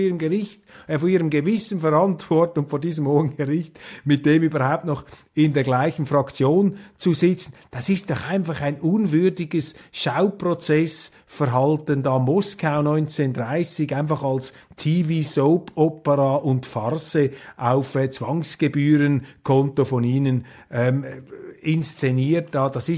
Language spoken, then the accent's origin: German; Switzerland; Also wenn ich in Deutschland bin oder in Österreich, dann begegnet mir als Schweizer viel mehr Sympathie als bei deutschen oder österreichischen Journalisten.